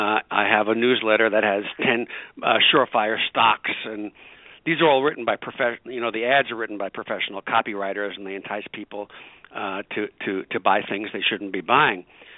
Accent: Queens, New York, United States; now in Great Neck, United States; I'm calling in from Long Island, New York, and I'm currently in Nassau County, Great Neck, New York, and I'm from just across the border in Queens. So I'm a New York boy.

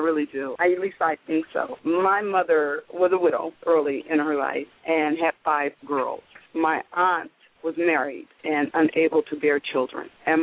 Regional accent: San Francisco, California, United States; also born or lived in Kansas City, Missouri; Originally, I was born in Kansas City, Missouri. I'm a Midwest girl, show me state, but raised in San Francisco all my life.

